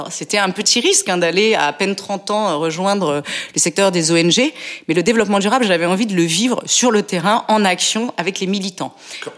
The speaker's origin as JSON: {"language": "French", "region": "Bourgogne-Franche-Comté", "country": "France", "tie": "born there", "said": "Je suis provinciale. Les Parisiens vous diront, elle est provinciale. Je suis née en Bourgogne."}